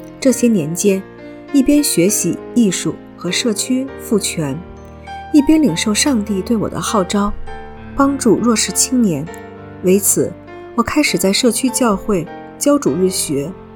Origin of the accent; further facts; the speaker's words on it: Ottawa, Ontario, Canada; also born or lived in Vancouver; 我出生于温哥华，在渥太华长大。